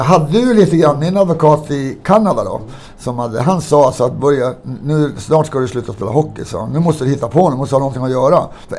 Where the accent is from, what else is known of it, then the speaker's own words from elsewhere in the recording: Kiruna, Norrbotten County, Sweden; born there; Jag född i Kiruna.